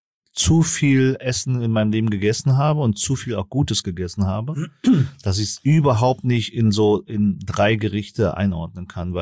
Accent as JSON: {"language": "German", "region": "Southern Vietnam", "country": "Vietnam", "said": "Andersrum im Süden, wo ich herkomme und wo meine Großeltern herkommen"}